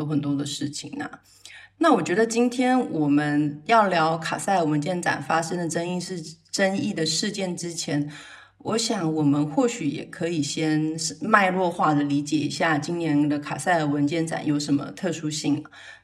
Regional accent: Taiwan; 譬如在我们来自台湾

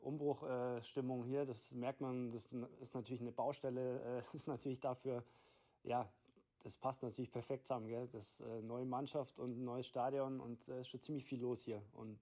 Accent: Kaufbeuren, Bavaria, Germany; also born or lived in Buchloe; 33 Jahre alt, geboren in Buchloe, meine Nachwuchszeit in Kaufbeuern verbracht

